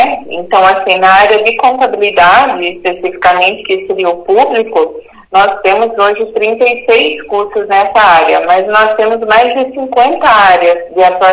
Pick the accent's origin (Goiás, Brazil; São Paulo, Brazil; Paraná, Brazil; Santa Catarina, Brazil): Paraná, Brazil; Curitiba; eu sou curitibana, nascida e criada aqui em Curitiba, né? Meus pais também, né? Apesar que o meu pai era descendente de alemão, meus avós eram alemães e a minha mãe era descendente de portugueses